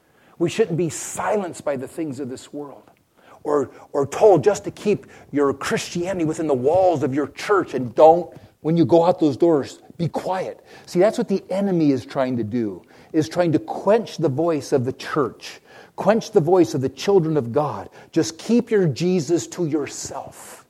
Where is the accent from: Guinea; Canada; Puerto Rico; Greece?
Puerto Rico; You heard earlier, I grew up in Puerto Rico